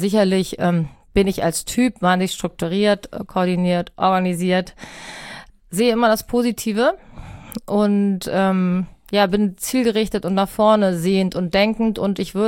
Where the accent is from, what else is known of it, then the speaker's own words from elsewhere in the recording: Rüsselsheim, Hesse, Germany; ich bin in Rüsselsheim groß geworden, das allerdings zu diesem Zeitpunkt auch eine Hockey-Hochburg war